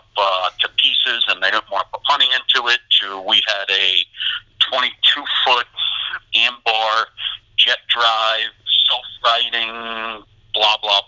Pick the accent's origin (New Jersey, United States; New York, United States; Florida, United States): New York, United States; Long Island; I grew up on Long Island, and that's where Fire Island was.